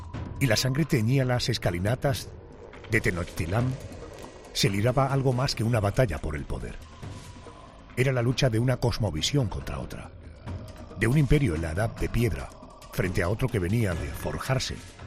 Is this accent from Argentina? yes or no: no; Spain; ¿somos los españoles conscientes de la importancia del hecho que vamos a narrar hoy?